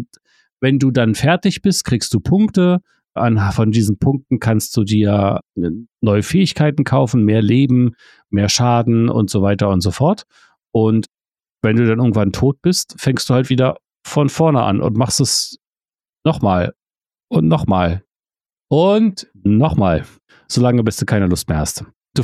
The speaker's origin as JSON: {"language": "German", "region": "Berlin", "country": "Germany", "said": "Also, ah, wir kommen aus Berlin. Für uns ist überall die Spree."}